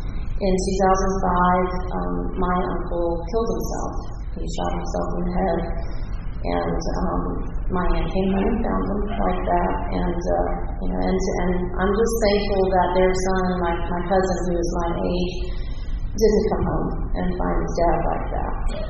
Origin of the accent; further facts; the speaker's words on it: Stokesdale, North Carolina, United States; So I'm from Stokesdale, North Carolina, which is just north of Winston-Salem. I grew up in a gun-owning and hunting family.